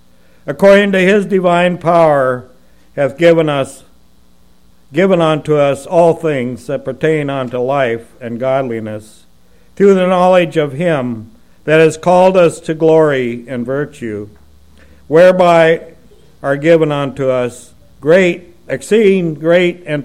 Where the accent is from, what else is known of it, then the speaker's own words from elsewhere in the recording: Pasco, Washington, United States; I'm here during the winter time off and on, pretty much all winter. But I'm from Tri-Cities, Washington, Pasco, Washington